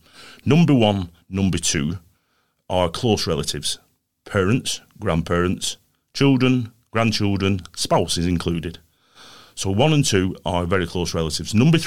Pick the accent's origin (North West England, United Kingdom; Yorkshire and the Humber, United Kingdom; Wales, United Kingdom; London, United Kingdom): North West England, United Kingdom; accent: Lancashire; I'm from Lancashire, hence the accent.